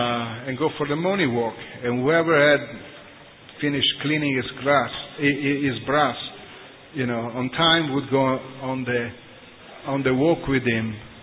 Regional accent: Italy; I'm from Italy, and then I also went there.

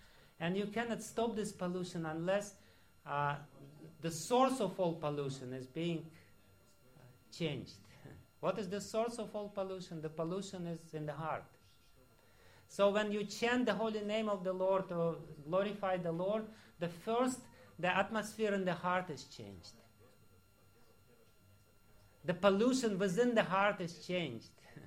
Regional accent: Russia; You know, I'm coming from Russia.

